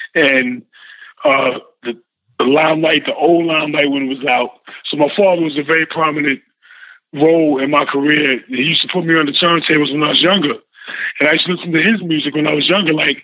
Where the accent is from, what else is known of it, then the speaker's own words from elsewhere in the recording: Queens, New York, United States; Well, I'm from Queens, New York, number one. Queens, New York represent.